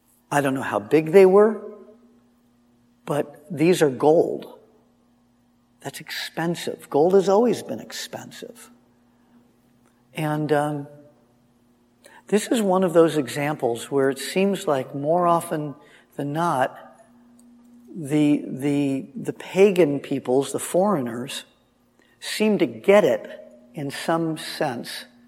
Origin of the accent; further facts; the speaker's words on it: Los Angeles, California, United States; I don't know. I'm from Los Angeles. I don't know about livestock.